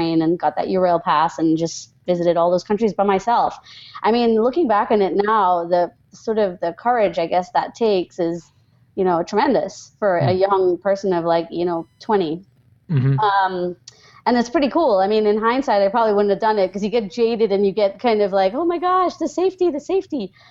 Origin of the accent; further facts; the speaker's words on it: Trinidad & Tobago; I grew up in Trinidad and Tobago.